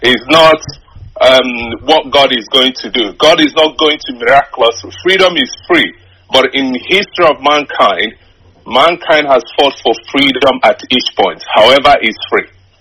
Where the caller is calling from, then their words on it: London, United Kingdom; I'm calling from London.